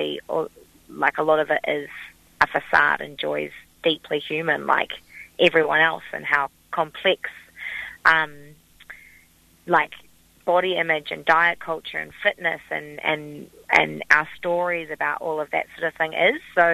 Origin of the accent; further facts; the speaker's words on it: Whanganui, Manawatū-Whanganui, New Zealand; also born or lived in Australia; I'm Kiwi. I grew up in Whanganui, and then I moved to Australia when I was 19 and lived there training in dance and musical theatre and established my career there. And then I came back for a little bit to escape COVID in 2020, 21